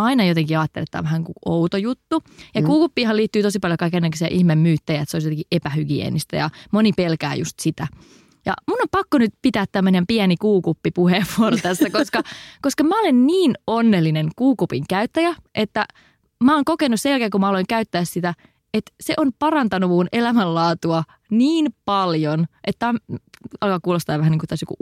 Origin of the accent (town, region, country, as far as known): Eno, North Karelia, Finland